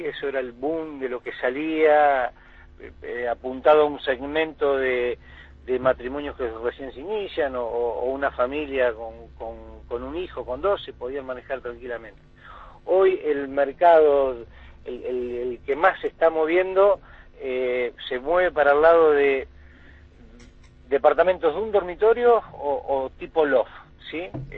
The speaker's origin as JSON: {"language": "Spanish", "town": "Viedma", "region": "Río Negro", "country": "Argentina", "tie": "born or raised there", "said": "si nosotros que somos de Viedma de toda la vida"}